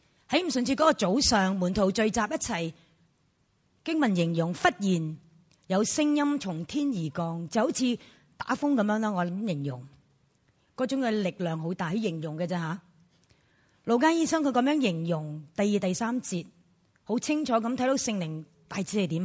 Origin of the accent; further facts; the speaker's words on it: Chaozhou, Guangdong, China; 譬如我是潮州人，咁我应该识潮州话